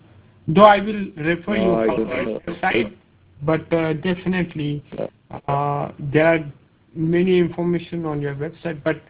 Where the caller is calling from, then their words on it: India; I'm calling from India, and I'm a market researcher working for a company, BIS Research.